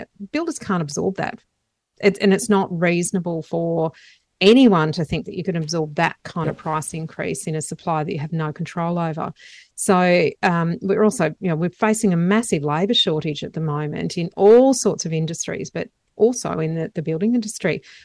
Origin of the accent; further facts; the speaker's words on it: Lismore, New South Wales, Australia; And look, Lismore is my hometown. That's where I grew up and went to school.